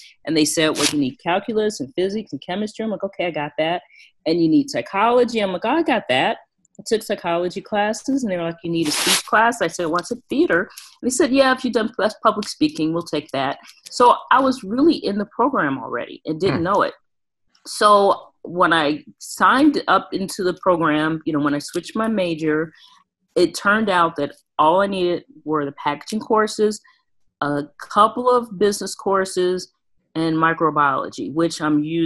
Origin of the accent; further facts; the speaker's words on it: Detroit, Michigan, United States; them being in Detroit, I'm from Detroit, which was one of your questions